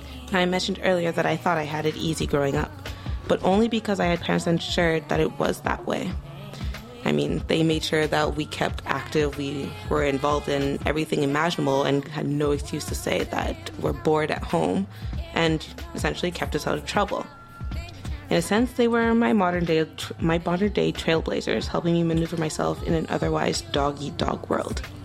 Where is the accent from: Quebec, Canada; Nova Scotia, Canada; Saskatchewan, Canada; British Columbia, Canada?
Quebec, Canada; Montreal; Now, what can I say about growing up in Montreal? Well, I mean, I spent all of my life here